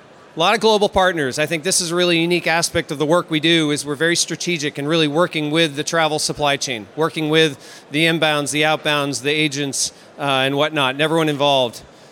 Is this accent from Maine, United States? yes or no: yes; Maine, United States; I'm from Maine on the East Coast in the U.S.